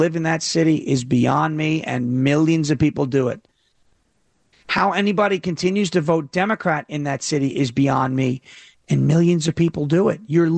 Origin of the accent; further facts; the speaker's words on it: New York, United States; I grew up in New York during 9/11.